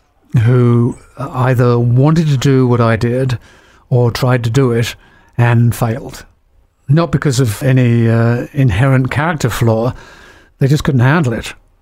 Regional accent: Chattanooga, Tennessee, United States; I'm from Chattanooga, you know.

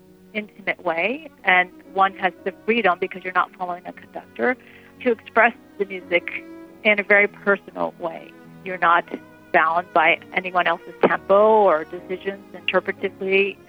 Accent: Miami, Florida, United States; moved away as an adult; I grew up in Miami, Florida, and I went northeast to Boston to study for my undergraduate degree

